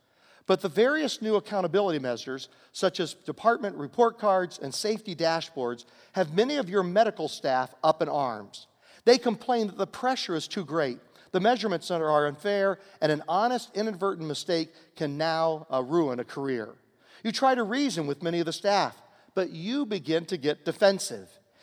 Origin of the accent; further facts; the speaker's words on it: Virginia, United States; Growing up in Virginia, we had a peanut farm.